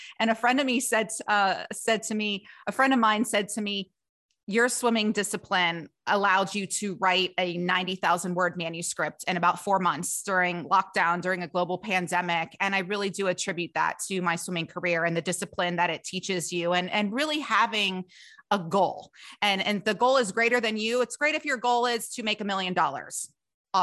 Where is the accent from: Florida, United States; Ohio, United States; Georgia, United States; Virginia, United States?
Ohio, United States; Cincinnati; My parents are both Ohio State alums. I grew up in Cincinnati.